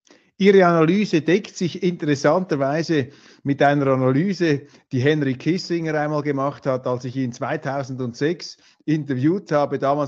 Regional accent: Switzerland; Und jetzt würde ich freihändig interpretieren als Schweizer. Ich bin ja Schweizer, ich stehe dazu. 25% Deutscher allerdings. Nobody's perfect.

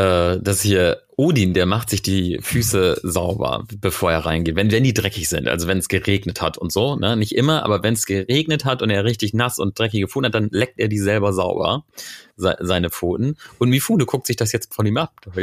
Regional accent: Lower Saxony, Germany; in meiner Heimat in Ostfriesland

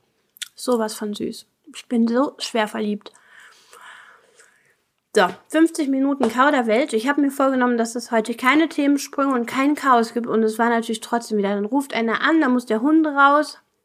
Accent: Buxtehude, Lower Saxony, Germany; ich komme aus Buxtehude und bin heute Morgen um 4 Uhr aufgestanden

